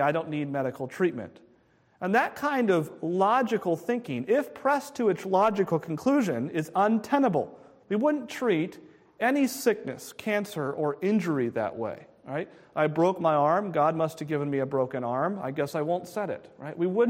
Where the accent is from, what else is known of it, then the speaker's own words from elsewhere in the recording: Concord, New Hampshire, United States; If the Christian Science Movement was started in my hometown of Concord, New Hampshire